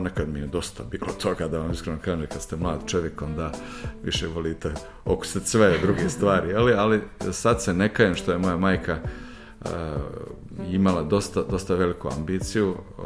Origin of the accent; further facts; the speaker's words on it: Sarajevo, Federation of Bosnia and Herzegovina, Bosnia & Herzegovina; moved away as an adult; also born or lived in Kreševo / Italy; now in Norway; Ja sam rođen u Sarajevu i odrastao veći dio svog života, znači to je bila nekakva relacija Kreševo-Sarajevo, ili Kreševo su bili vikendi, a većinom, a u Sarajevu sam živio najveći dio svog života.